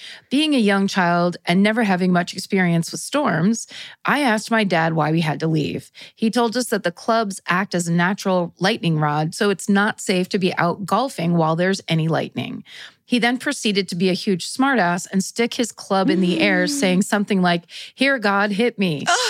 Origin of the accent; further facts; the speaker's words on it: Colorado, United States; I grew up in Western Colorado with my mom, but my dad lived in Denver, so every summer, my sister and I would go stay with him.